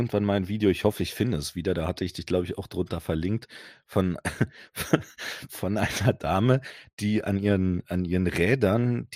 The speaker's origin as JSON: {"language": "German", "region": "East Germany", "country": "Germany", "said": "Man kennt es als Ostdeutscher, sage ich mal dazu."}